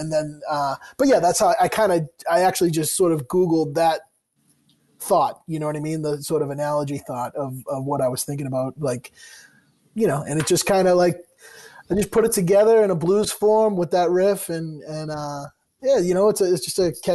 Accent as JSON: {"language": "English", "town": "Quincy", "region": "Massachusetts", "country": "United States", "tie": "born or raised there", "said": "So, yeah, I grew up in Quincy"}